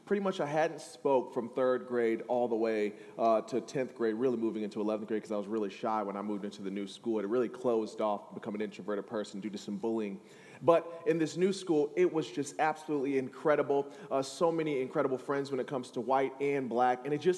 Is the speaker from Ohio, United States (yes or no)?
yes; Akron, Ohio, United States; I was born and raised in Akron, Ohio, and right around third grade, my family moved to the suburbs, and we were the first blacks to go to the school that we went to in Talmadge.